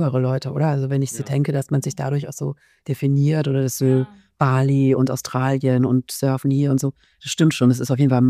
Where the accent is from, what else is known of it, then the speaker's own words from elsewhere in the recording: Baden-Württemberg, Germany; Also ich komme aus Süddeutschland, bin in der Nähe von Tübingen, so einem wirklich kleinen Kuhdorf groß geworden und ich habe noch 3 jüngere Geschwister.